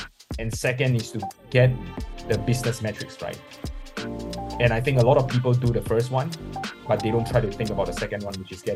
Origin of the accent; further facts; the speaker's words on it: Singapore; So I grew up, I was born and raised and I grew up in Singapore. So Singapore is a very small country, obviously a very small state and city as well.